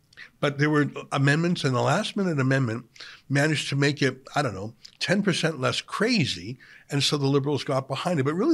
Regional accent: Alberta, Canada; also born or lived in Edmonton, Canada; I know Edmonton pretty well. I lived there for years. I'm from Alberta originally.

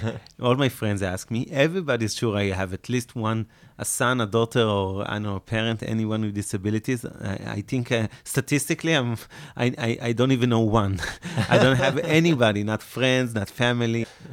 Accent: Ramat Gan, Tel Aviv District, Israel; And we grew up later on in Ramat Gan, Tel Aviv, until we came to these offices.

